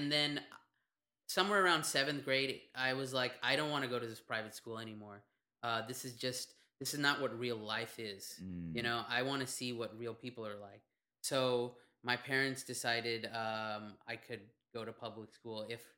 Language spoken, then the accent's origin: English; Yucca Valley, California, United States; I grew up in a small town of Yucca Valley, which is near Joshua Tree.